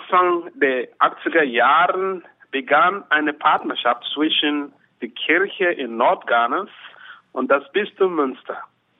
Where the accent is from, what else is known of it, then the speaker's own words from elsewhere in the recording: Ghana; German is a second language; now in Germany; Aber dazu fand ich auch die Nahrung ganz anders wie bei uns zu Hause in Ghana.